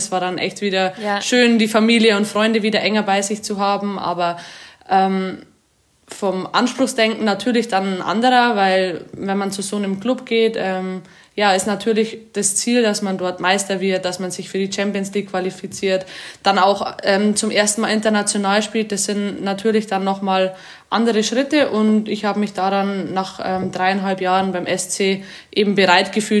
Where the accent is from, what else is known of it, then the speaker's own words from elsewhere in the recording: Amberg, Bavaria, Germany; ich bin 25 Jahre alt, ich komme aus Amberg, das ist in der Oberpfalz aus Bayern.